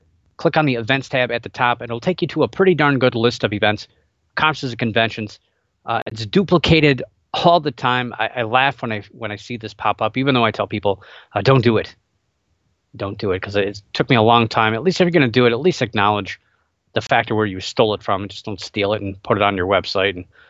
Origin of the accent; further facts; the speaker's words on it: Ohio, United States; I'm from the Northeast Ohio area up here, pretty close to the rock and roll capital, well, I guess, of the United States.